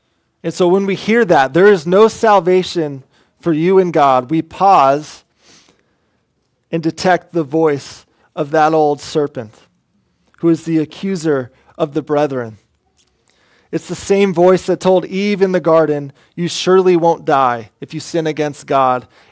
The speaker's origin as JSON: {"language": "English", "region": "Oregon", "country": "United States", "tie": "born or raised there", "said": "This reminds me of when I was growing up in Oregon. I grew up on my grandpa's farm, which was 70 acres."}